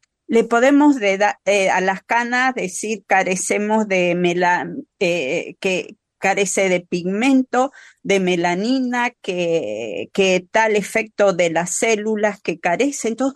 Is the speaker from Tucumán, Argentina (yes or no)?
yes; San Miguel de Tucumán, Tucumán, Argentina; mi infancia fue en San Miguel de Tucumán, en los cerros